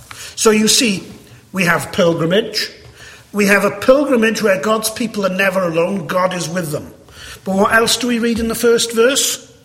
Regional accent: United Kingdom; growing up in the United Kingdom in the 70s and 80s

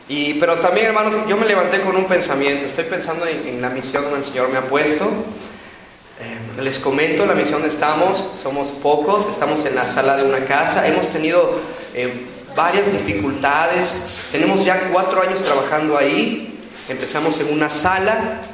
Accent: Mexico; Nosotros como buenos mexicanos

